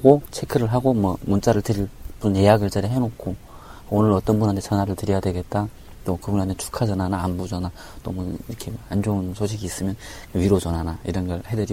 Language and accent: Korean; North Korea; now in South Korea; 고향에 대해서 물어본다거나 그렇게 하면 꼭 얘기를 하는데 그 외에는 굳이 뭐 내가 북한에서 온 누굽니다